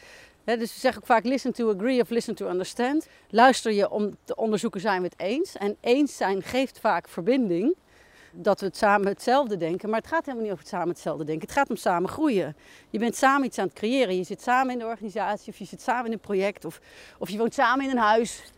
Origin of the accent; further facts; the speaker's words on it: North Brabant, Netherlands; ik kom zelf uit Brabant, jij ook